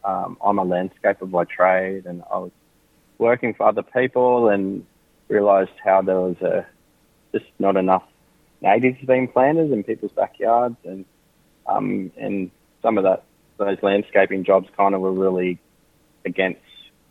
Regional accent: New South Wales, Australia; now in Northern Beaches, Australia; I grew up on Darkindjung country on the central coast. Now currently on Kame country on the northern beaches.

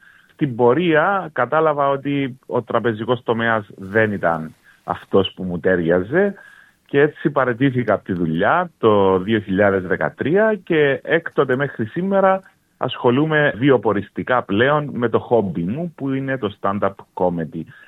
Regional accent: Cyprus; accent: Cypriot; Υπάρχει βέβαια, λόγω του ότι είμαι Κύπριος, το κυπριακό ιδίωμα μέσα στην παράσταση

